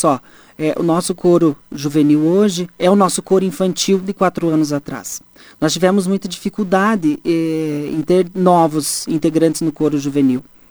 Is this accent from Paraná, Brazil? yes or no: yes; General Carneiro, Paraná, Brazil; also born or lived in Clevelândia; Com 2 anos de idade, minha família veio para General Carneiro.